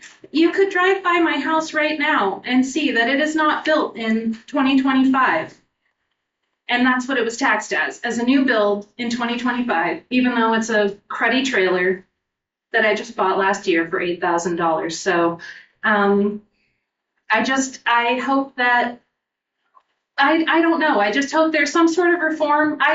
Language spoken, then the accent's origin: English; California, United States; Don't stone me, but I'm from California. 6 years ago, where I'm from, you bought a house and what you paid for it, that's what you were taxed on